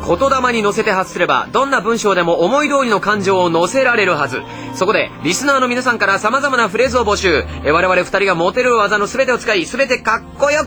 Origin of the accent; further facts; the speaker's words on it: Gifu, Japan; 私こちらはですね、岐阜県、